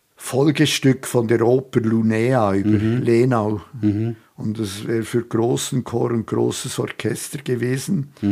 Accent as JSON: {"language": "German", "country": "Switzerland", "said": "als Schweizer"}